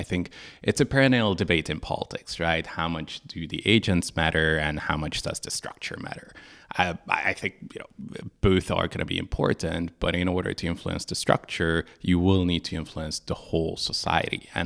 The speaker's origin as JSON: {"language": "English", "region": "Budapest", "country": "Hungary", "also_born_or_lived": "United States", "second_language": "English", "moved": "as an adult", "lives_now": "United Kingdom", "said": "I used to work in the US. Now I live in the UK, work in Brussels, but originally I'm from Budapest, Hungary."}